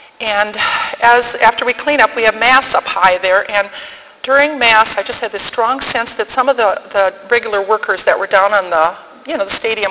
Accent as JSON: {"language": "English", "region": "North Dakota", "country": "United States", "said": "I'm from North Dakota. And what we can do there is tell jokes, tell stories, and talk, and cook."}